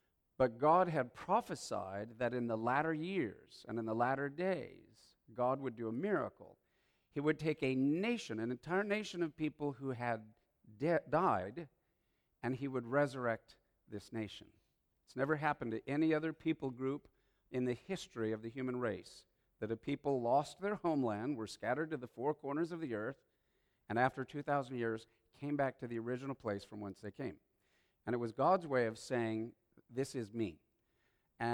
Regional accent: United States; I'm from America.

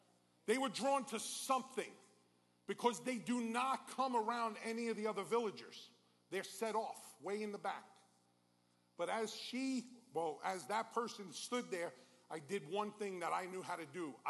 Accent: New York, United States; So I'm a New Yorker. That's where I'm born and raised.

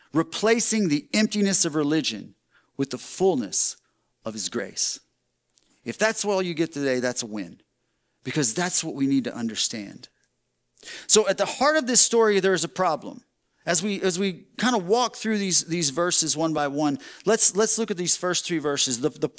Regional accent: Texas, United States; Okay, I didn't grow up here. I grew up in Texas, and it was serious.

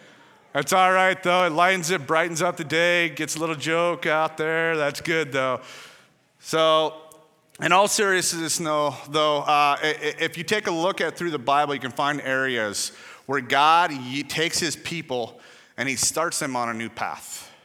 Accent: Lynden, Washington, United States; I grew up over in Linden about 15 years ago. Gosh, no, it's longer than that. It's too long ago. So 16, 17 years ago, I moved over to Wenatchee area.

